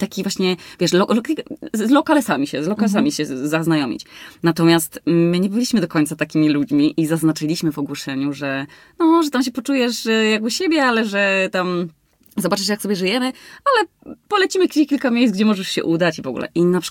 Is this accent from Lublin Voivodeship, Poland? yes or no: no; Olsztyn, Warmian-Masurian Voivodeship, Poland; A to niedaleko mnie, bo ja jestem z Olsztyna.